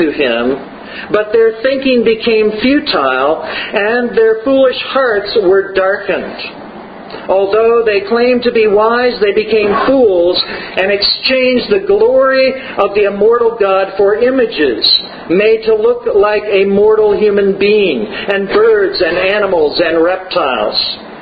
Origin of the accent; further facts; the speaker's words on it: Tarrytown, New York, United States; I was born in Tarrytown, New York. I remember growing up there that my parents, who were from California, were very sad that they couldn't get Mexican food in New York.